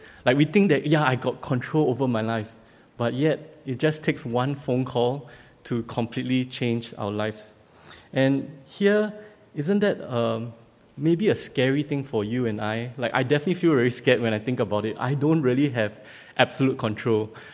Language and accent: English; Singapore; We are from Asia. We also don't like the winter season when we were in overseas because for my friend David, he doesn't really have very harsh winters back in India where he was, and similarly in Singapore, the same thing.